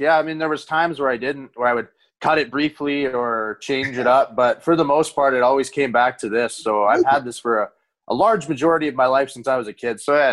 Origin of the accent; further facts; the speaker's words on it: Bonnyville, Alberta, Canada; I grew up in Bonnieville, so town's about 6,000 people. Yeah, I guess it's quiet. It was an oil field town, so a lot of people come there for work, working out of town and stuff.